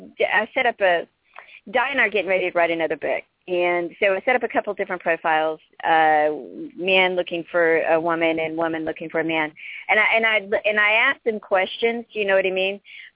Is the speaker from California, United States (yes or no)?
no; North Carolina, United States; You know, I'm from North Carolina originally.